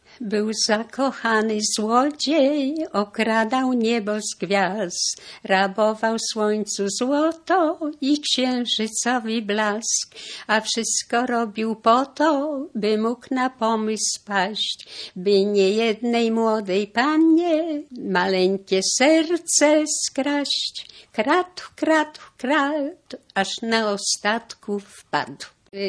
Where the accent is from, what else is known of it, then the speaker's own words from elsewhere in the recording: Brest, Brest Region, Belarus; Urodziłam się w Brześciu nad Bugiem, wojewódzkie miasto Polesia. Mam sentyment do tego miasta, jak również do tej krainy poleskiej. Często lubię wspominać te czasy, gdzie jako dziecko mieszkaliśmy w Brześciu.